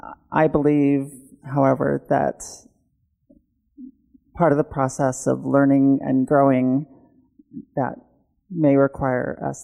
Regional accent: Kaysville, Utah, United States; I grew up in Utah, and I've lived here all my life. I grew up in a small town, Kaysville. Some of you might know where that is. It's by Cherry Hill and Lagoon.

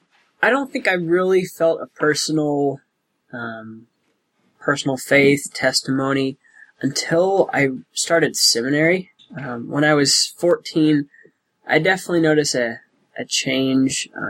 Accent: Indiana, United States; also born or lived in Logan, Utah; Like you said, I live in Muncie, Indiana right now. I was born in Logan, Utah originally. Was here in Indiana by the time I started kindergarten. Grew up here.

